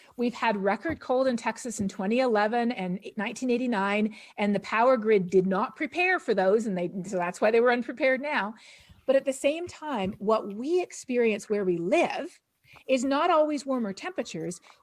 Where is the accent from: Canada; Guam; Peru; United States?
Canada; Ontario; where I grew up in Ontario in Canada, we never had ticks.